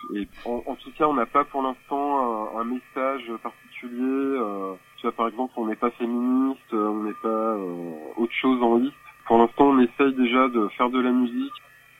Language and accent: French; Chalon-sur-Saône, Bourgogne-Franche-Comté, France; On est un peu du coin, on est tous les deux de la région. J'ai grandi à Chalon